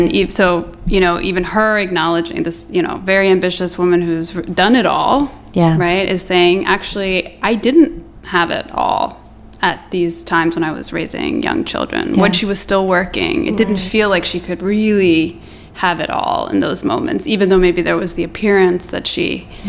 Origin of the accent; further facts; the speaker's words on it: Copenhagen, Capital Region of Denmark, Denmark; because I'm from Denmark, from Copenhagen